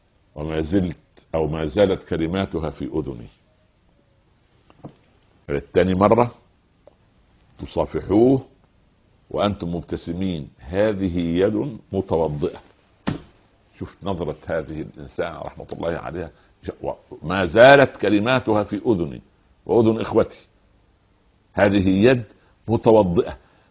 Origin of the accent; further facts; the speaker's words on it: Upper Egypt, Egypt; ونحن أطفال صغار في قريتنا في صعيد مصر.